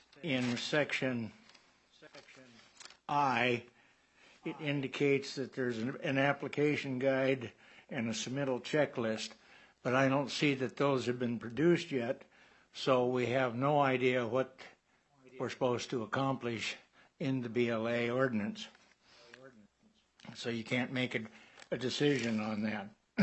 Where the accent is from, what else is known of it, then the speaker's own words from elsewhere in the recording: Port Orchard, Washington, United States; Work for Ward C. Muller and Associates, and I'm from Port Orchard.